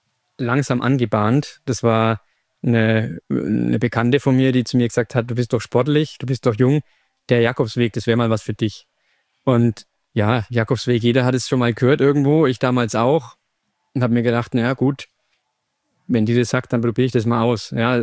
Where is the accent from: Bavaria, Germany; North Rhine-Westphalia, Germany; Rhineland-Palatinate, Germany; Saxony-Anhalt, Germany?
Bavaria, Germany; Nuremberg; Ja, ich bin aus Nürnberg, man wird es auch hören beim Reden.